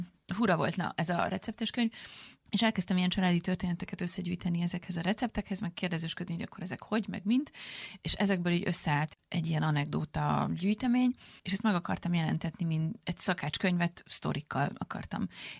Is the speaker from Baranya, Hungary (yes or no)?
no; Budapest, Hungary; also born or lived in Transylvania; Mert én előtte is Budapesten éltem, én Budapesten nőttem föl, itt jártam egyetemre, itt voltak a barátaim, itt kezdtem el dolgozni, itt csodálkoztam rá a világra